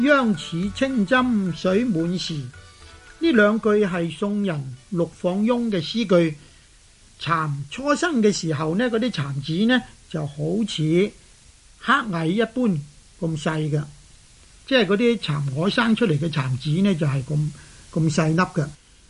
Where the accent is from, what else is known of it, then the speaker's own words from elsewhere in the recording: Guangdong, China; accent: Guangzhou Cantonese; 水面上嗰啲泡沫啊，我哋广州话呢叫佢做泡沫